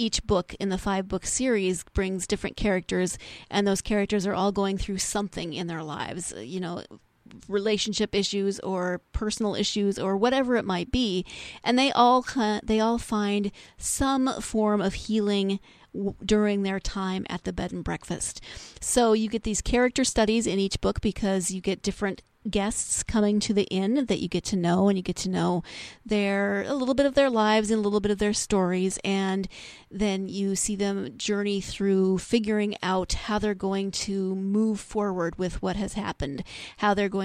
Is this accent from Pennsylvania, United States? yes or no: no; Montana, United States; I grew up in Montana, so it's a little bit like being home